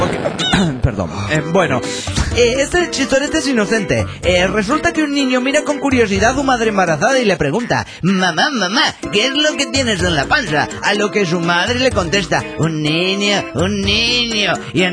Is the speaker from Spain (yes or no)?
yes; Santander, Cantabria, Spain; Bueno, cuestión que soy de Santander, España, tío.